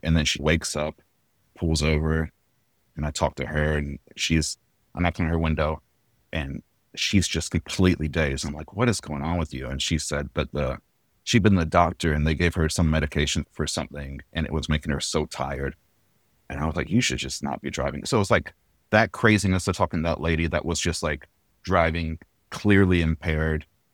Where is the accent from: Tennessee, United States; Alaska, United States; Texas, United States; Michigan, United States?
Tennessee, United States; Nashville; also born or lived in Philadelphia; Yeah, yeah. I grew up here in Nashville. And I feel like I grew up in Nashville, but I became an adult in Philly. I got hardened in Philadelphia.